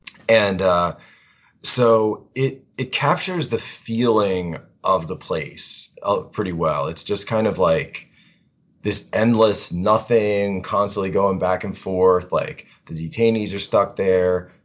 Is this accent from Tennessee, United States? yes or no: no; Philadelphia, Pennsylvania, United States; Originally from Philadelphia, Pennsylvania area.